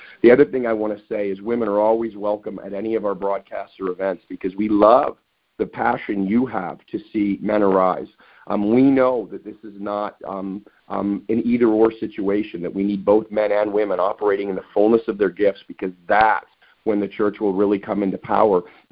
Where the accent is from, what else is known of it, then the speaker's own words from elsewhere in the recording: Boston, Massachusetts, United States; born there; I was born in Boston, lying in hospital in the Back Bay Area, gosh, 52 years ago.